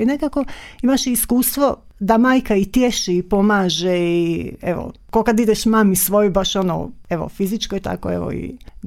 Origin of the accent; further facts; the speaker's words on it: Zagreb, City of Zagreb, Croatia; dolazim iz Dubrave, iz Zagreba